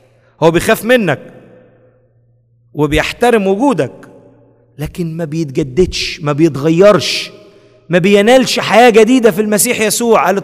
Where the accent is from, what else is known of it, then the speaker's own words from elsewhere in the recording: Egypt; now in United States; هنا في امريكا، احنا امريكان ولا مصريين؟ تعملش ده عشان احنا مش امريكان، احنا مصريين.